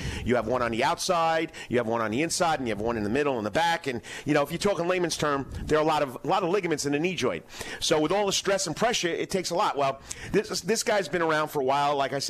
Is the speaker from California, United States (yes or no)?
no; New York, United States; accent: New York; Yeah, I'm sorry. I can't lose my New York accent.